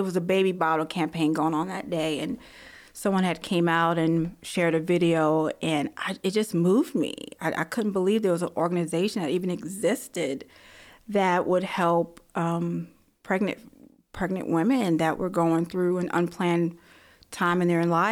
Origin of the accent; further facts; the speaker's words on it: Brooklyn, New York, United States; now in Virginia, United States; Born and raised in Brooklyn, New York, and came to Virginia over two decades ago